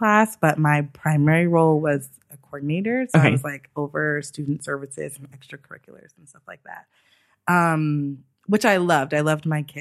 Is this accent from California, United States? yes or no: yes; Los Angeles, California, United States; also born or lived in New York; So I got introduced to the library because I used to live in New York. I'm from Los Angeles, but I went to New York for grad school.